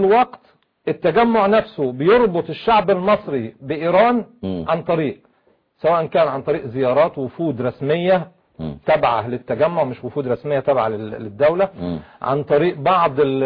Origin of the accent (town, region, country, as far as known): Egypt